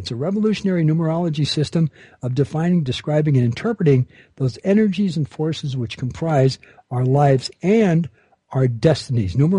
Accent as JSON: {"language": "English", "town": "Chicago", "region": "Illinois", "country": "United States", "tie": "born there", "said": "And I was born in Chicago, Illinois, at 5:08 a.m."}